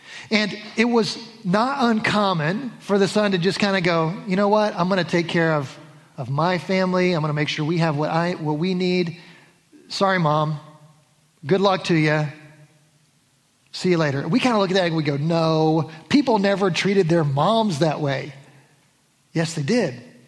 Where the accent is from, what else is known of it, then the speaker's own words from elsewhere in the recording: the South, United States; I'm from the South and that's just what we do. It's yes ma'am, yes sir, no thank you, please.